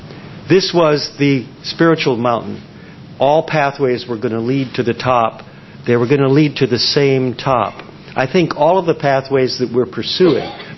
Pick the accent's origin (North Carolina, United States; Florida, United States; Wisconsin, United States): Florida, United States; Daytona Beach; yet another doctor in my hometown of Daytona Beach said